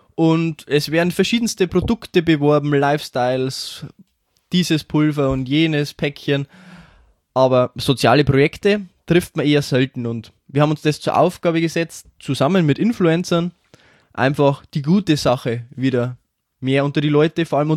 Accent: Schwandorf, Bavaria, Germany; ich bin 23 Jahre alt und ich komme aus Schwandorf

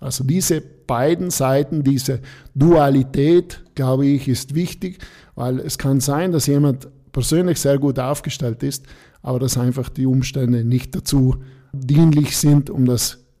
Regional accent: Trentino-Alto Adige, Italy; Da ist es oft für uns als Südtiroler nicht ganz einfach

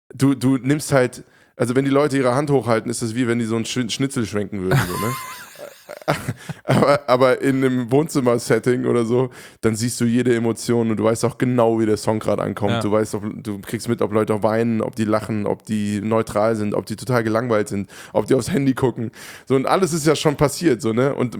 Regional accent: Hofheim, Germany; Also in Hofheim, meiner Heimatstadt.

